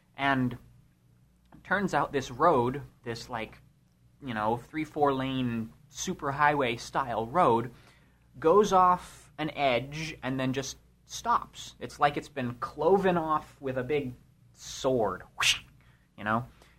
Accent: California, United States; And everybody else speaks English, of course, you know, because we're from California.

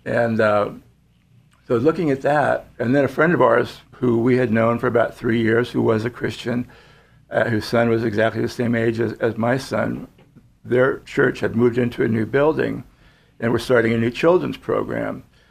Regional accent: California, United States; I grew up down in the Bay Area in Marin County, north of San Francisco. We moved up here, graduated from Cal.

